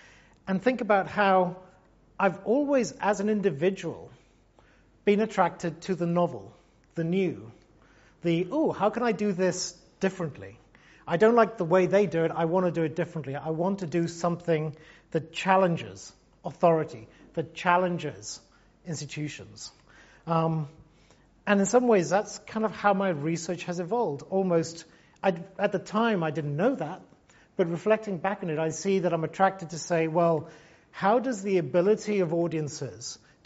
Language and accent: English; Gibraltar; moved away; also born or lived in London; I always consider like London as part of my home, but London is not where I was formed. London is where I lived. Where I was formed is Gibraltar.